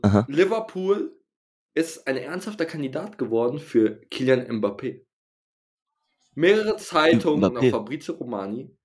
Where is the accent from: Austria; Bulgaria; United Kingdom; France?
France; also ich bin ja Franzose, muss ich sagen.